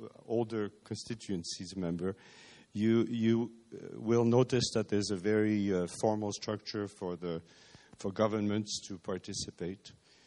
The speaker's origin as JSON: {"language": "English", "country": "Canada", "said": "I'm a Canadian."}